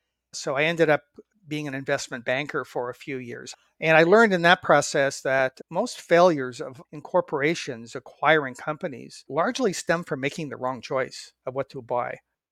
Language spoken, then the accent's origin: English; Canada; moved away as an adult; now in United States; I grew up in Canada, and that's where I took my undergraduate degrees in engineering.